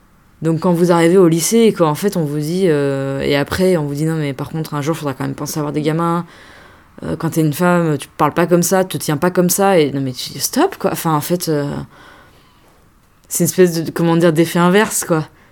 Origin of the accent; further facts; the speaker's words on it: Auvergne-Rhône-Alpes, France; moi, je viens d'Auvergne, donc la mer, on l'a pas.